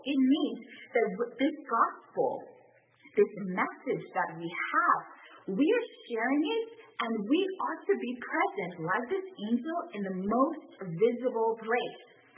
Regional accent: Bahamas; And I'm from the Bahamas.

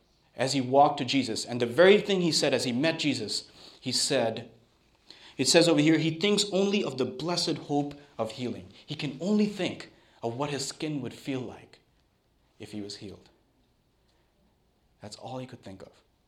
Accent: Pakistan; also born or lived in Sri Lanka; I grew up in Pakistan, and I was born in Sri Lanka, and I've been to India once when I was three.

